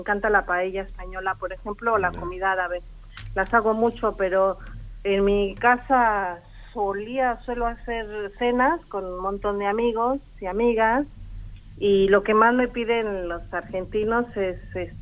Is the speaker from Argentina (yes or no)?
no; Mexico; nosotros, como mexicanos, desarrollamos este sabor y saberes sobre los picantes